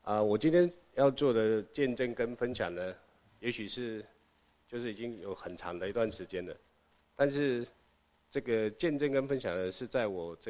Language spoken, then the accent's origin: Chinese; Taiwan; 我我来自于台湾。